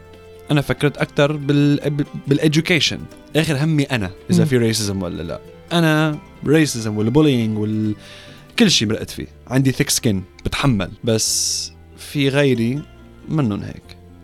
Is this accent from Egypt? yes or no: no; Lebanon; now in Australia; أنا قلت إنه حس على الباسبورت تبعي أستراليان، أنا ما بقول إنه أنا أسترالي، بقول إنه أنا لبناني وعربي ومسلم.